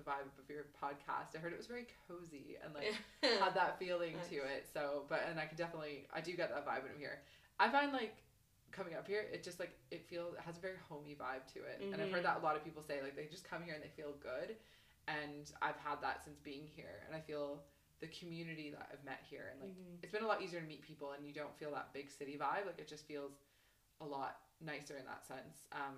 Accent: Canada; also born or lived in Australia / New Zealand / United Kingdom; now in Scotland, United Kingdom; I'm from Canada originally. I've lived abroad quite a few times. Lived abroad in Australia, New Zealand, UK before.

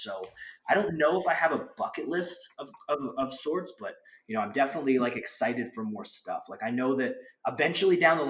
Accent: Canada; I'm like, I don't really have, I'm from Canada, man.

